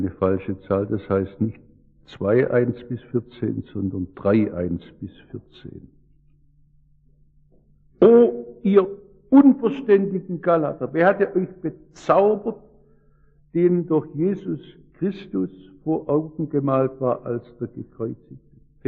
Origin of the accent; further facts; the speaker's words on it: Baden-Württemberg, Germany; accent: Swabian; Manche unter Ihnen verstehen meinen Dialekt schwer, aber ich bin nun mal Schwabe, ich gehöre in dies Schwabenland.